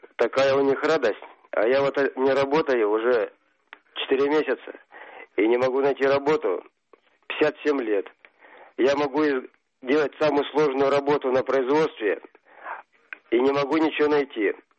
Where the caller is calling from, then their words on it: Yaroslavl, Yaroslavl Oblast, Russia; Я звоню из Ярославля.